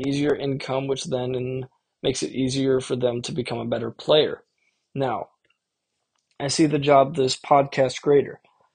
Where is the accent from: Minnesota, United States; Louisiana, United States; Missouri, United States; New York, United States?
Minnesota, United States; The Minnesota Monarchs is interesting as a Minnesotan.